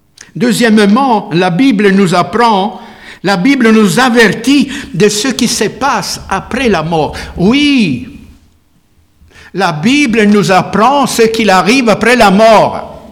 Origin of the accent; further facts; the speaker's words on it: Italy; Pourtant, je ne suis pas français. Hein. Je suis italien.